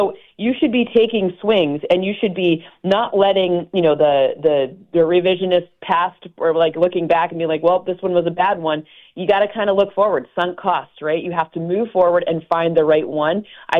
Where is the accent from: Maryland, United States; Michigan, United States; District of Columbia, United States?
Michigan, United States; I grew up near Michigan State, so I've known him for a long time.